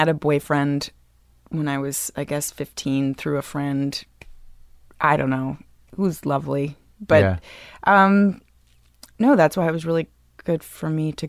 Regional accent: New York, United States; Oh, God. Like, I'm a New Yorker.

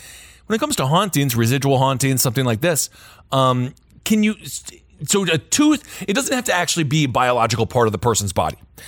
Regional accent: Wisconsin, United States; I grew up in Wisconsin. Okay, not all the Midwest is the same.

